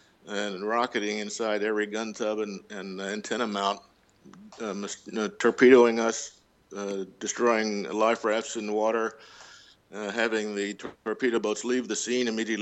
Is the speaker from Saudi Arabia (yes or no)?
yes; Saudi Arabia; I grew up in Saudi Arabia.